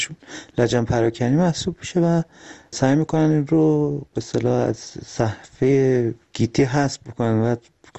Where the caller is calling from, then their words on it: Tehran, Tehran Province, Iran; از تهران هستم، درود بر شما.